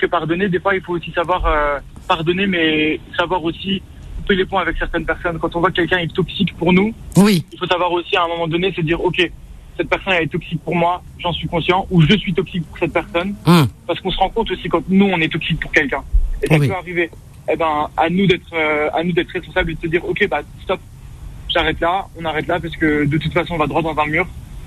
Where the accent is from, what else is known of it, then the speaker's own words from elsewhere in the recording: Kurdistan, Iran; French is a second language; Je suis d'Iran. Téhéran.